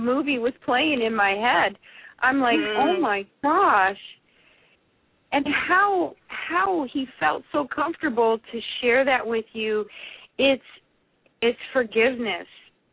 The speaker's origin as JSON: {"language": "English", "town": "Santa Cruz", "region": "California", "country": "United States", "tie": "born or raised there", "said": "I grew up in Santa Cruz."}